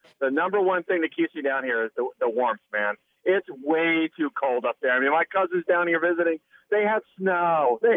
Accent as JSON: {"language": "English", "town": "Philadelphia", "region": "Pennsylvania", "country": "United States", "tie": "born or raised there", "moved": "yes", "said": "I was born and raised in Philly. I've been living down here for so many years. I'm more of a Floridian than anything else."}